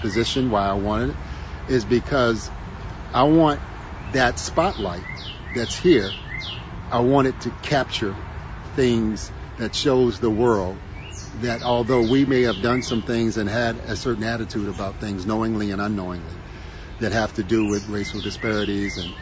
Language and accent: English; Louisville, Kentucky, United States; It's my hometown. My neighborhood, Smoketown, the history, my family. It's my hometown.